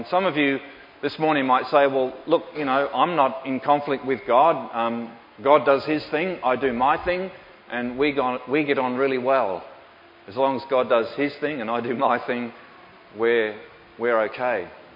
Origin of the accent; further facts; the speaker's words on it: Australia; born there; I was born here, I would say that I'm an Aussie. That's my nationality, really. I can only think of myself in terms of being an Australian. And there's only one language that I speak, and it's not English, it's Australian.